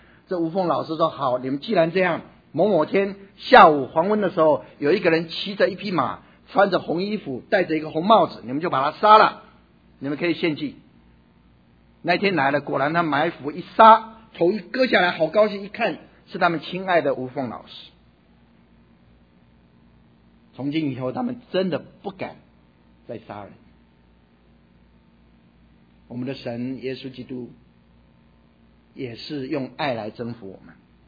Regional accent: Taiwan; 我记得我小时候在台湾的时候听到一个故事哈

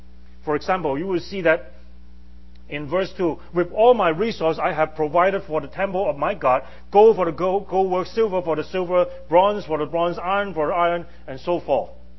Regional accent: Hong Kong; English is a second language; I grew up in Hong Kong.

